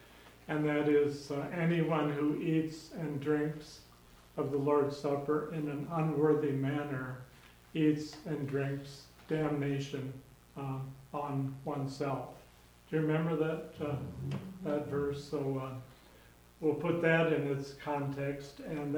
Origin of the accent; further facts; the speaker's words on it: Whidbey Island, Washington, United States; I'm from Whidbey Island in Washington.